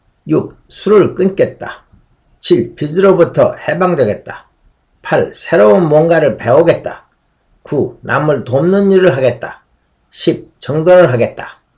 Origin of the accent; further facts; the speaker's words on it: South Korea; 제가 한국인임이 자랑스럽다는 느낌을 줍니다. 1년 만에 다시 찾아온 고국이지만